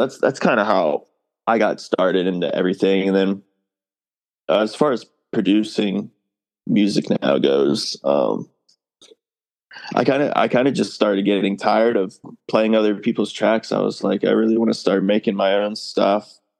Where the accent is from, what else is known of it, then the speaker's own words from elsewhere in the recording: Southport, North Carolina, United States; So originally I'm from Southport, North Carolina.